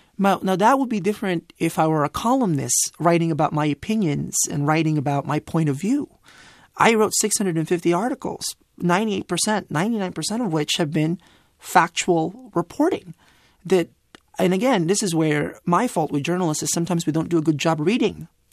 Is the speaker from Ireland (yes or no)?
no; Philippines; I'm not Hispanic. I'm Filipino